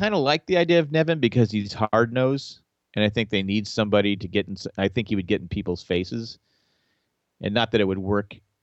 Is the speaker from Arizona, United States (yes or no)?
no; San Diego, California, United States; you know, I grew up in San Diego. I don't podcast about San Diego all the time.